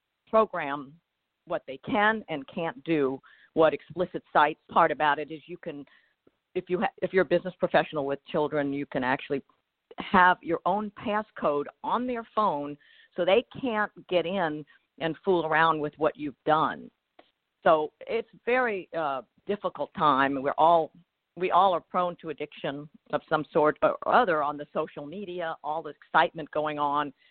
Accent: New Orleans, Louisiana, United States; I'm from New Orleans, and we call it Land Yap.

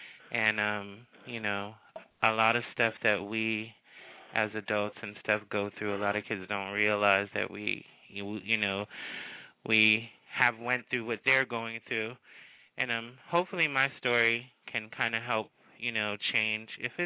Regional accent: Paterson, New Jersey, United States; I grew up in Paterson, New Jersey. You know, I grew up not with a strong family. I'm half black, half Puerto Rican, and I was split among my Spanish side and my black side

